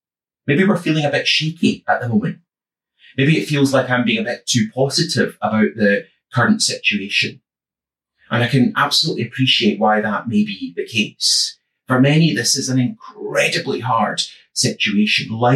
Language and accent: English; Scotland, United Kingdom; now in Kirkliston, United Kingdom; I'm from the west of Scotland, not from here.